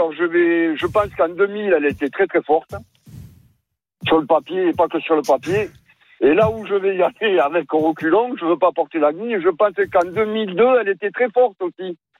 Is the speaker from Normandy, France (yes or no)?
no; Bordeaux, Nouvelle-Aquitaine, France; Non, moi, je suis en tant que bordelais, je suis traumatisé.